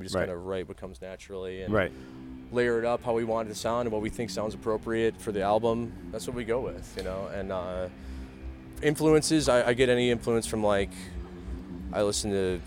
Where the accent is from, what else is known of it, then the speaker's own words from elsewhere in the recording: Cleveland, Ohio, United States; also born or lived in Austin; Yeah, I'm from Cleveland originally.